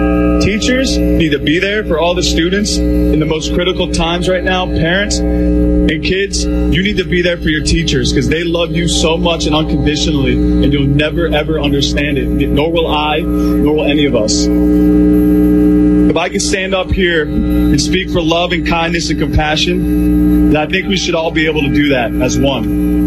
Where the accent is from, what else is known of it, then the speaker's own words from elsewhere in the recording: Parkland, Florida, United States; Look, I'm a baseball player, but I'm also an American. I'm a Floridian, and I'm a Parklander for life.